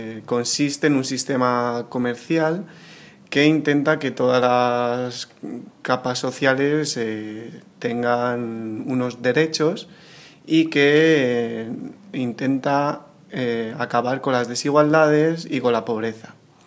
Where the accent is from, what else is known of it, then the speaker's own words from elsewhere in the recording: Madrid, Community of Madrid, Spain; vengo de Madrid